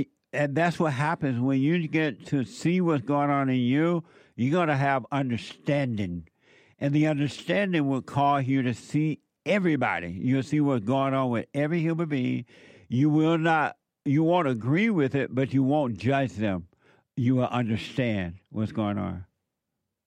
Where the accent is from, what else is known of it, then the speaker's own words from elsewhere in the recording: Alabama, United States; The last time I saw it work was when I was growing up in Alabama.